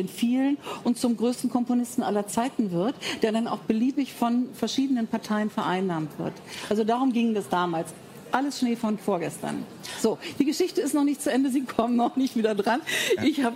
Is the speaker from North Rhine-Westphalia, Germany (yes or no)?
yes; Bonn, North Rhine-Westphalia, Germany; Als ich klein war, als ich Kind war, bin ich in Bonn zur Schule gegangen, Kindergarten und groß geworden. Bonn ist die Beethovenstadt.